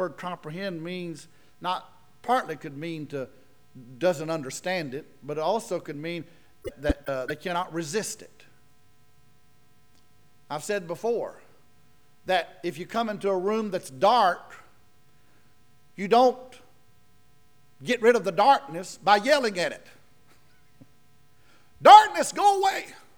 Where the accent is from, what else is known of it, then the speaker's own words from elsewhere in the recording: the South, United States; I grew up in the South. What better person to tell them about the South than someone who's been there?